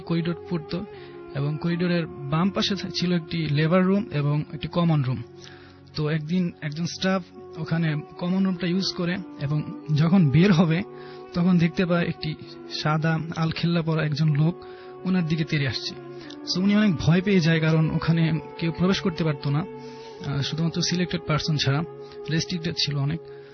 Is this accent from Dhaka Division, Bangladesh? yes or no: yes; Gazipur, Dhaka Division, Bangladesh; আমার home town Gazipur.